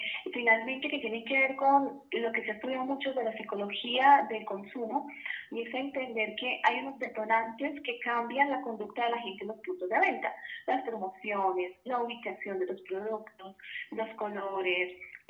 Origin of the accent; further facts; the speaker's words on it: Manizales, Caldas, Colombia; born there; En Manizales, de hecho nací en Manizales, en la ciudad de Manizales.